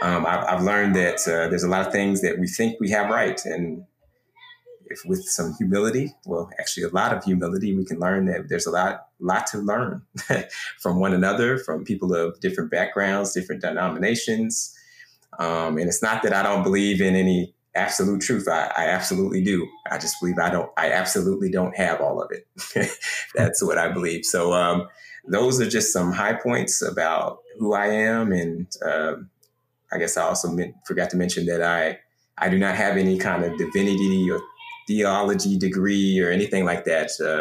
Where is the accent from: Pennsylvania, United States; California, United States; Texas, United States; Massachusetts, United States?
Texas, United States; Dallas; Of course, I'm a Texas guy, born and raised. I grew up in the Dallas area, and now I live here in Austin, Texas, and with my wife and two kids.